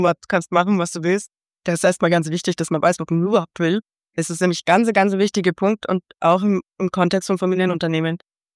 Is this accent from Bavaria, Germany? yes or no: yes; Rahnstein, Bavaria, Germany; ich komme ursprünglich aus Rahnstein, in Oberbayern